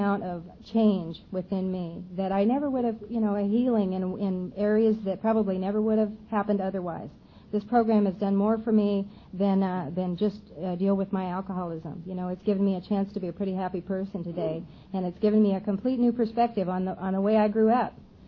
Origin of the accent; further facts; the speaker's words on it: Montana, United States; And I grew up in Montana. I'm the oldest of four kids.